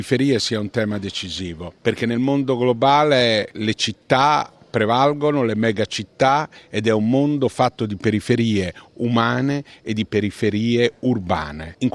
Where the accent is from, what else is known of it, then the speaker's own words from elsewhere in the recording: Mexico City, Mexico; Italian is a second language; Io vengo da Città del Messico, sono impressionato di questa grande città di 35 milioni di abitanti